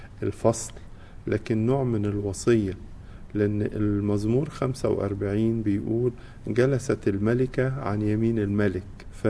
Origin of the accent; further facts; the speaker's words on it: Egypt; من الأمور اللي كتير نتكلم فيها كمصريين أمور التعليم، احنا عندنا مشكلة حقيقية في التعليم في مصر